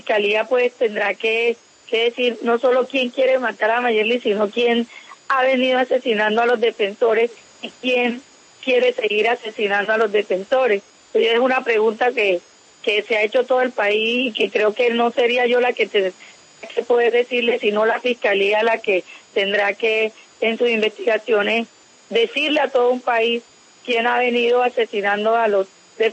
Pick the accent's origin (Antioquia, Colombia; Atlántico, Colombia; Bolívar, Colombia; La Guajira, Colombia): Bolívar, Colombia; San Juan Nepomuceno; Yo nací en San Juan de Pomuceno, Bolívar. Aquí soy y aquí he venido ejerciendo mi liderazgo.